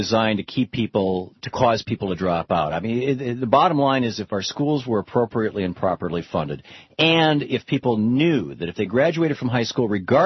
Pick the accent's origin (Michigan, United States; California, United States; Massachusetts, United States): Michigan, United States; Lansing; you know, growing up in Lansing, Michigan, where Oldsmobile, you know, is